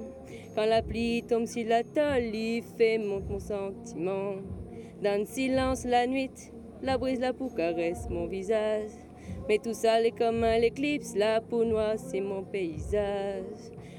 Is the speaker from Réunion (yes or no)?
yes; Réunion; je viens de l'île de la Réunion.